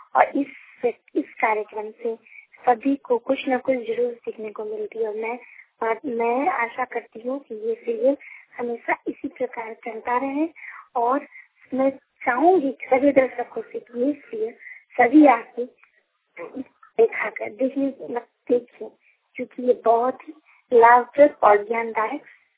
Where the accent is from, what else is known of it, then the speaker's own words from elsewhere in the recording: Bihar, India; ग्रामपुर साइला तो गोखानी and district Madhubani, मैं बिहार की रहने वाली हूँ।